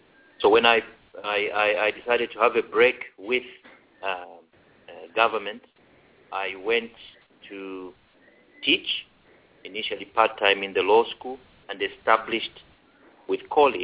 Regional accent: Lusaka, Lusaka Province, Zambia; born there; I was born in Lusaka in 1970, to be precise, 21st February. I went to primary school at Lusaka Boys then. I did my secondary school at Munali Secondary School.

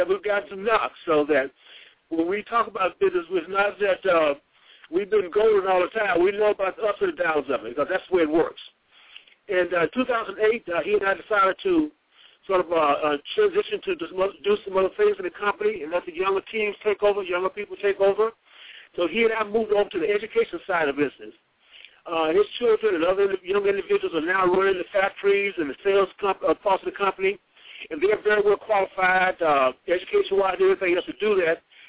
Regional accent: Mississippi, United States; Well, I'm actually I'm from Mississippi, Mississippi. I went to Tougaloo College and I received a BS degree in economics from Tougaloo.

